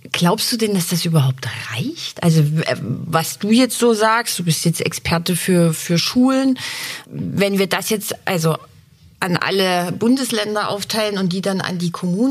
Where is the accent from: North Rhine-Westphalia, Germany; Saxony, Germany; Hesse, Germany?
Saxony, Germany; Dresden; Ich komme ja aus Dresden.